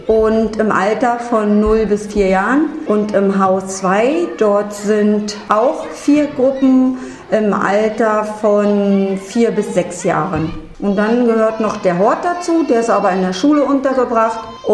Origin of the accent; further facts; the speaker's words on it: Wusterhausen, Brandenburg, Germany; Ich komme hier aus Wusterhausen.